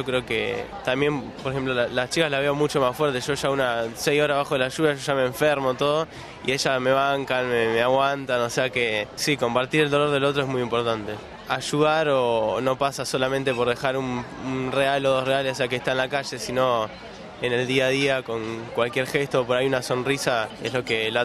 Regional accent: Junín, Buenos Aires Province, Argentina; vengo de Junín, provincia de Buenos Aires.

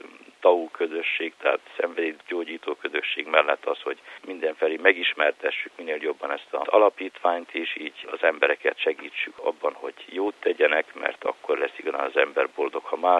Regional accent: Hungary; éppen mi magyarok vagyunk, ennyire buta nép, mi, akik Verbőci után ugye azt mondjuk, hogy milyen nagy jogászok vagyunk

